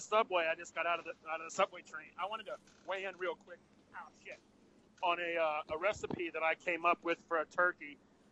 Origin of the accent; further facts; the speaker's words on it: New York, United States; And I'm from New York, but I think he's horrendously awful.